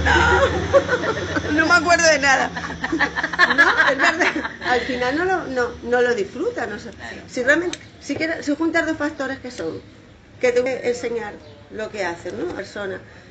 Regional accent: Tenerife, Canary Islands, Spain; vengo de Tenerife también.

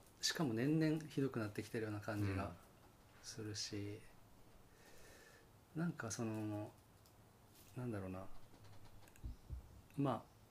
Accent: Kyushu, Japan; 僕九州出身だから、

